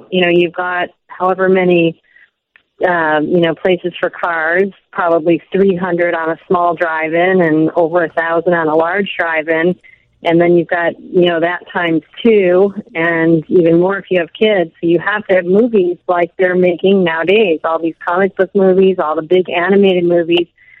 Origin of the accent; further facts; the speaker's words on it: Illinois, United States; now in Los Angeles, United States; I live in Los Angeles now, and I grew up near Chicago.